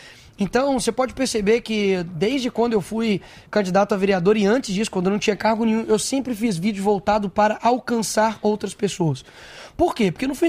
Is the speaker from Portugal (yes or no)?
no; Minas Gerais, Brazil; Mas eu não sou. Eu sou de Minas Gerais.